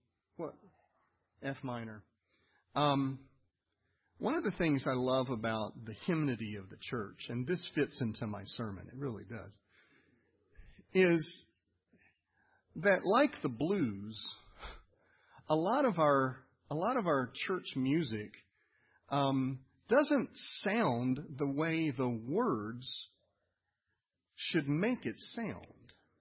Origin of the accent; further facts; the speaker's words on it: Roswell, Georgia, United States; I remember being about 8 years old in my home church in Roswell, Georgia. I grew up in Roswell Presbyterian Church